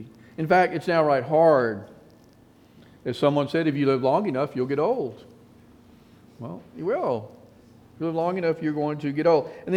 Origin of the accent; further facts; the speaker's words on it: Zachary, Louisiana, United States; my hometown of Zachary